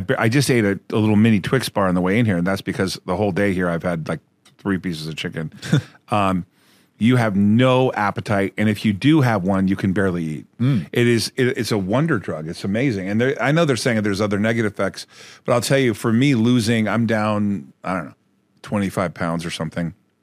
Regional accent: California, United States; now in Las Vegas, United States; I grew up in Orange County, California, for 46 years, and for me to decide to move to Vegas was a big deal.

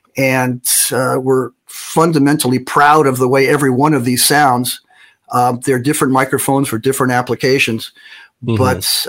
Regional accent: San Francisco, California, United States; I grew up in San Francisco and kind of came of age during the whole music scene there in the late 60s.

